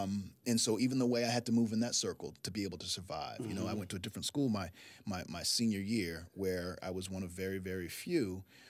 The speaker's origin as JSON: {"language": "English", "town": "Norfolk", "region": "Virginia", "country": "United States", "said": "I'm from Norfolk, Virginia."}